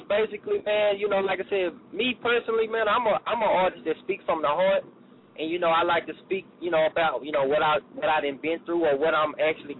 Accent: Dallas, Texas, United States; Nah, man, that's in Houston, man. I'm from Dallas, man. I'm a Cowboys fan.

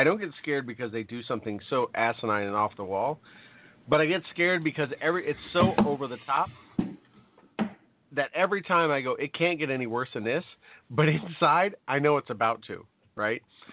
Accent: North Carolina, United States; Yeah. Texas and my home state, North Kakalaki, are both standing up, telling the administration where they could go with that.

